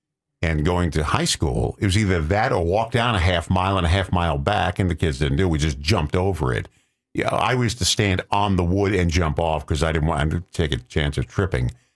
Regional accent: New York, United States; because I grew up near the Long Island Railroad.

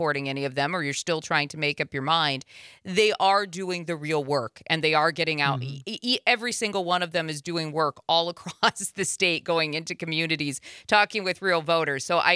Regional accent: South Dakota, United States; Growing up in South Dakota, a good chunk of the state is reservation for the Sioux Nation.

